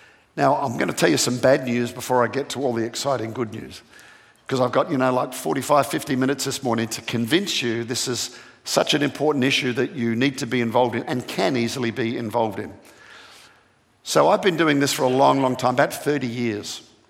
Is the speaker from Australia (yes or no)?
yes; Australia; now in Atlanta, United States; I come from Australia where we don't have a lot of churches. In fact, I often point out we think there are more churches in Atlanta where I live now than in the whole of Australia.